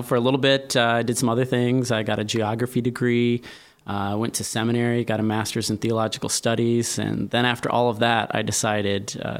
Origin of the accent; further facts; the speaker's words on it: Indiana, United States; I grew up in Indiana, and every summer my family would live on a lake in the woods.